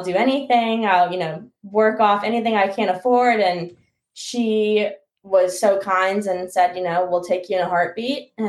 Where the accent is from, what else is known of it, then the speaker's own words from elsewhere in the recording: Dallas, Texas, United States; I'm from Dallas, Texas.